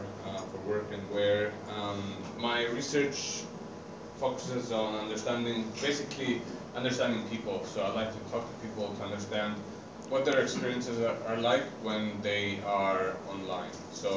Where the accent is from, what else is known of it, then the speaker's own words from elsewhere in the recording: Cyprus; now in Victoria, Canada; I live in British Columbia, Canada. I'm originally from Cyprus, but this is what I call home now. And in particular, I live in Victoria, which is at the very bottom of that huge island called Vancouver Island.